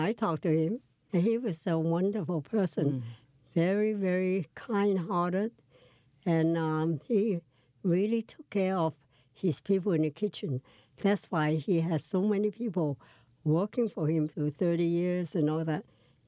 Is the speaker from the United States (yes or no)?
no; Hong Kong; because I came from Hong Kong. And, you know, Hong Kong has very good food.